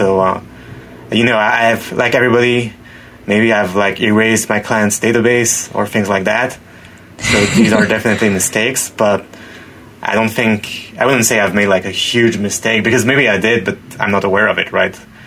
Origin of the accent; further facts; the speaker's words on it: France; English is a second language; moved away as an adult; now in Japan; growing up in France, we had all these anime and manga, and we're very exposed to Japanese culture.